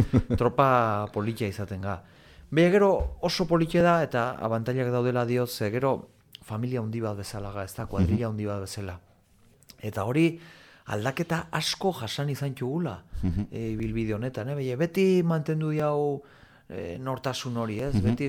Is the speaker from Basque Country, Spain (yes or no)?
no; Etxarri Aranatz, Navarre, Spain; Ni sakanakunez, etxarri.